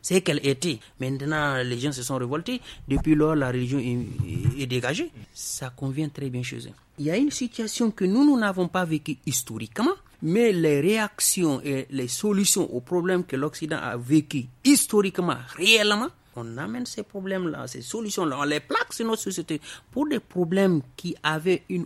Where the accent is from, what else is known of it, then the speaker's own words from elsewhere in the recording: Niger; chez nous, au Niger, où l'islam est la religion de référence pour beaucoup de Nigériens